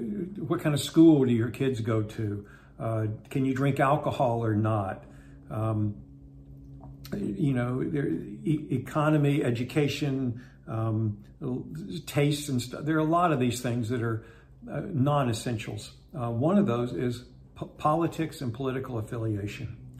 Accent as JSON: {"language": "English", "region": "the North", "country": "United States", "said": "some of it he's from the South, I'm from the North."}